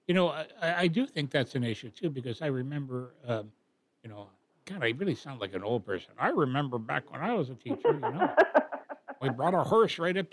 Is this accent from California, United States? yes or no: no; Ellensburg, Washington, United States; You know, I grew up in Ellensburg, which was probably a school district about the same size as maybe a little bit bigger than Vashon